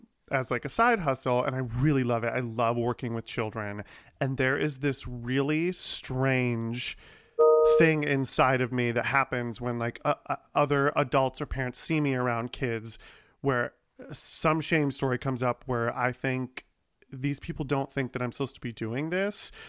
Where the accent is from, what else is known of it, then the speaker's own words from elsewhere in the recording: Ohio, United States; I didn't grow up Mormon, but I grew up very Catholic in Ohio